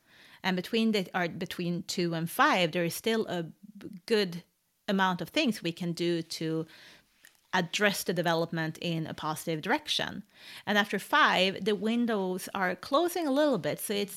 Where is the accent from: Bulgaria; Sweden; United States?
Sweden; Sundsvall, Västernorrland County; English is a second language; Original, I'm from Sundsvall, which is like 3.5 hours above the capital in Sweden.